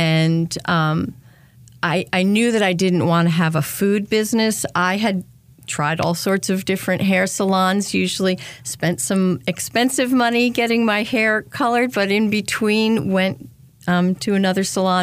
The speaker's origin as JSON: {"language": "English", "region": "New Jersey", "country": "United States", "said": "I'm from New Jersey. Grew up in the Northeast. And when I wanted to go to college, I chose to come to North Carolina."}